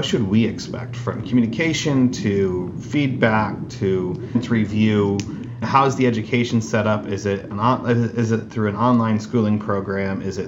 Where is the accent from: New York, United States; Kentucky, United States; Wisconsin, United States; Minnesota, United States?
New York, United States; I grew up in New York State, and I'm very thankful for that because of the programs they have set aside with kids that have learning disabilities